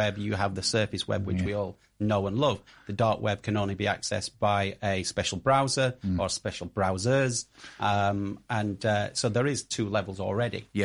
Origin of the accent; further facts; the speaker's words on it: Yorkshire and the Humber, United Kingdom; accent: Yorkshire; My Yorkshire accent hopefully didn't.